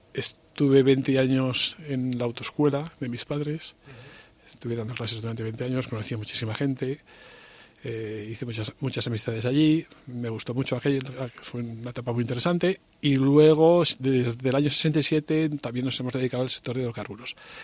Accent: Sabiñánigo, Aragon, Spain; Bueno, soy una persona de Sabiñánigo, nací en Sabiñánigo, ya mis padres nacieron en Sabiñánigo, somos de Sabiñánigo de toda la vida y conozco el pueblo

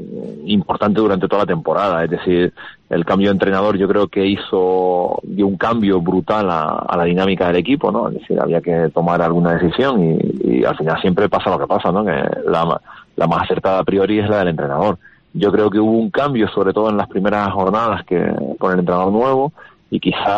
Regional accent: Canary Islands, Spain; Es decir, que soy de Gran Canaria.

